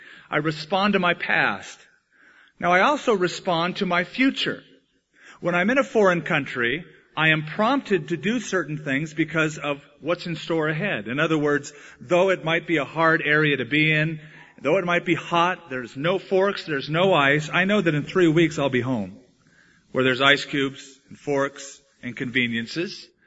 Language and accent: English; United States; I'm an American. I can't change that. I was raised a certain way.